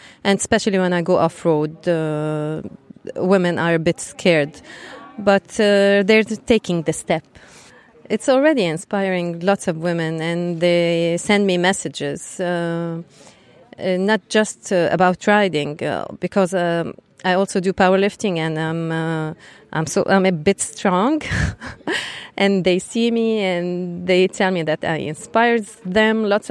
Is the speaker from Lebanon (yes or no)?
yes; Beirut, Beirut Governorate, Lebanon; I'm from Lebanon, Beirut.